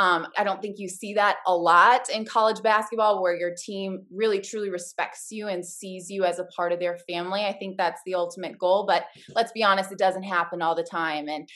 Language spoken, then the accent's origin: English; West Coast, United States; I grew up on the West Coast, so I'm a big Pac-12 fan.